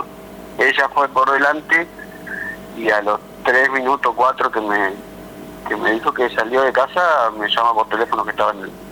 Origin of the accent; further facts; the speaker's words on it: Buenos Aires, Argentina; now in Santo Tomé, Argentina; yo soy de Buenos Aires, pero vivo hace 18, 19 años.